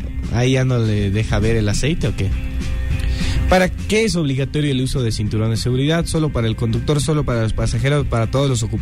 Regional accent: Ecuador; Así somos los ecuatorianos.

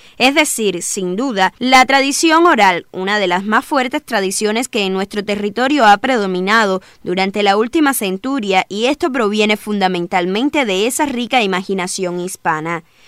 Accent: Cuba; todos somos cubanos y casi no se nota la diferencia.

